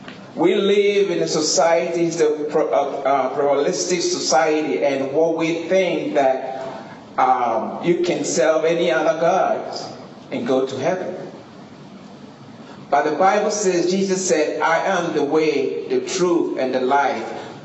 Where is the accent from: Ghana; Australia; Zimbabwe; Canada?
Ghana; now in United States; I'm from West Africa, Ghana, West Africa, and I have been here in the United States since 91.